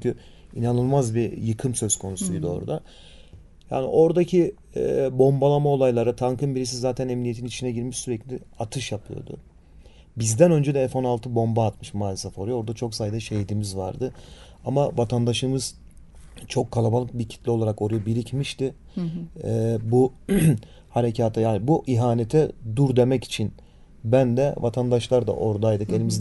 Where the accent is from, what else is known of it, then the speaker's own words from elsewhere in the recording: Nizip, Gaziantep, Turkey; born there; now in Ankara, Turkey; Aslen Gaziantep Nizip doğumluyum. Ailem de orada ikamet ediyor.